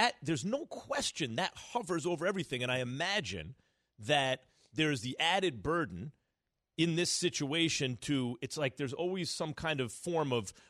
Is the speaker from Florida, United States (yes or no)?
no; Chicago, Illinois, United States; I just wonder, like, hey, I'm from the South Side, but you're Michigan now.